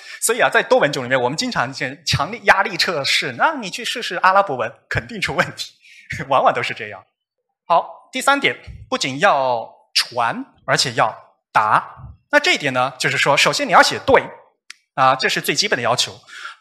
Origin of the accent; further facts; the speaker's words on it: China; 我是中国人